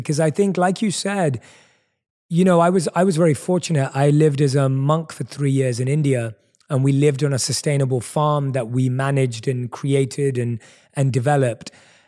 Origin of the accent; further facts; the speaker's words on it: London, United Kingdom; growing up in London, where I was born and raised.